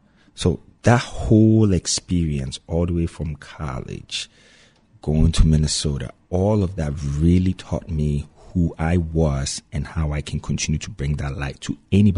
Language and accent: English; Ghana; And I'm from Ghana. I just raise up my hands and I want to talk. And everybody's looking at me like, you have an accent.